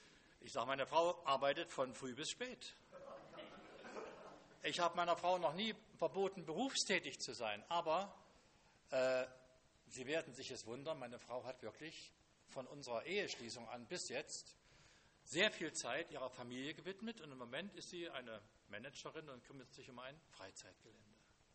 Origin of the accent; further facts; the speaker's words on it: Germany; Das kenne ich noch von früher. Ich bin in der DDR groß geworden.